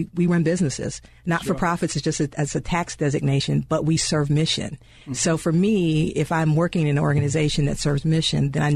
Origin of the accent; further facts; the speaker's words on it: Georgia, United States; Well, see, I grew up in Southwest Georgia. So all Benny. That's right on the Florida line.